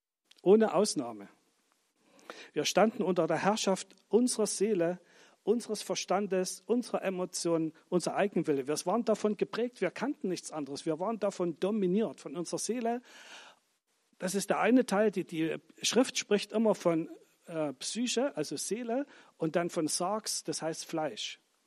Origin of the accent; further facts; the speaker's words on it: Germany; Ich bin in der DDR aufgewachsen.